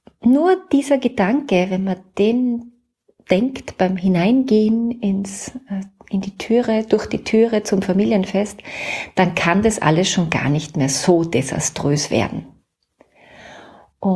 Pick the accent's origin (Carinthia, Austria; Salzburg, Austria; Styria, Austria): Salzburg, Austria; now in Vienna, Austria; Und hier in Wien, also ich bin ja Salzburgerin, aber schon lange in Wien.